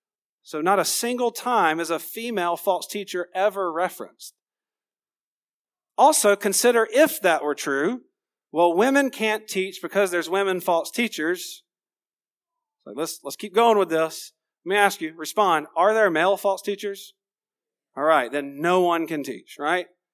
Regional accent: Georgia, United States; I'm from Georgia. I can't count.

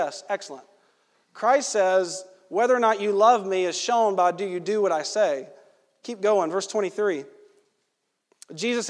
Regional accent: Georgia, United States; this could be because of the way I grew up in Georgia.

